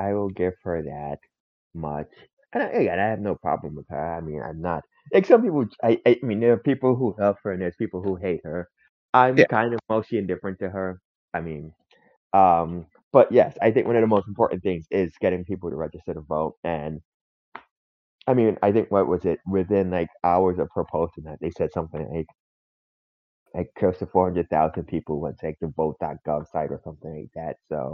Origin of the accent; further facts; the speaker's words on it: New York, United States; You know, as a New Yorker, you often hear your vote don't matter.